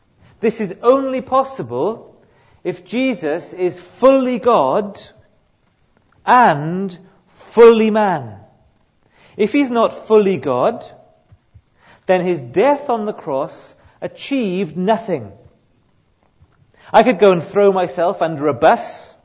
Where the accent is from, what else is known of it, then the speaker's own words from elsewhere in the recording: Wales, United Kingdom; accent: South Wales; I come from South Wales, in case you can't tell.